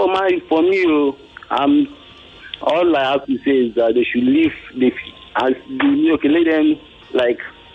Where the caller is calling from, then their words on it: Yaba, Lagos, Nigeria; I'm calling from Yaba.